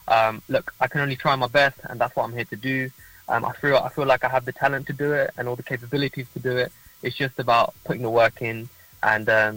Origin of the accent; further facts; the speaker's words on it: London, United Kingdom; I'm 25. I'm from London.